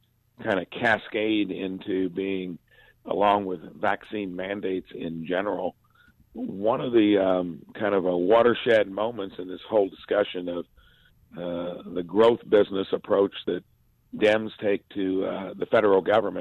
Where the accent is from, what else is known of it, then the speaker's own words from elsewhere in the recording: Indiana, United States; So, yeah, even in my hometown and in the southern tip of Indiana, southwestern